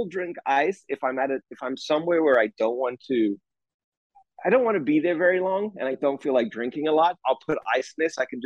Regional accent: South Africa; I mean, I grew up in South Africa. You start drinking scotch way before you probably legally should.

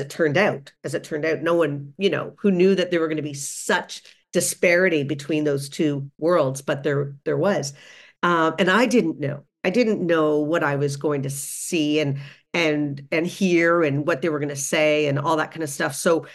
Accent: Canada; being a Canadian

